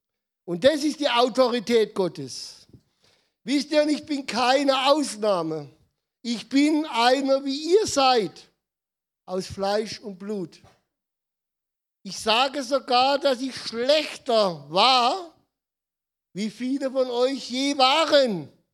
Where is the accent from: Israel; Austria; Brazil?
Israel; German is a second language; now in Germany; weil ich möchte von Gründonnerstag bis Ostermontag in meiner Heimat, möchte nach Israel, ins Heilige Land.